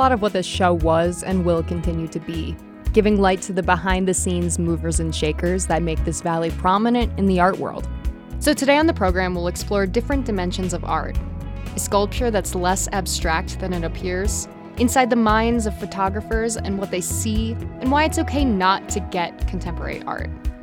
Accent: New York, United States; But first, we're going to go to my home state, which is New York, to a place called Liberty Island.

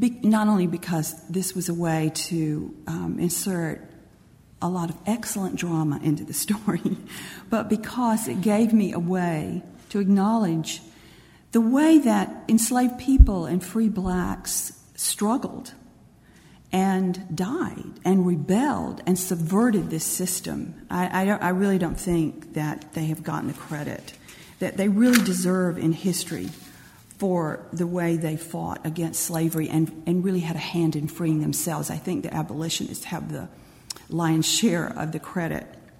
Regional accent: Albany, Georgia, United States; I was 13 when Martin Luther King Jr. marched near my hometown in Georgia and was jailed and arrested in the city where I was born, Albany, Georgia.

